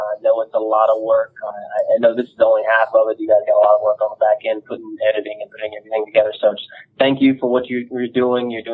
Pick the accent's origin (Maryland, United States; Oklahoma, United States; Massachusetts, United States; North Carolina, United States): North Carolina, United States; I grew up in North Carolina going camping with my parents and stuff at lakes around North Carolina.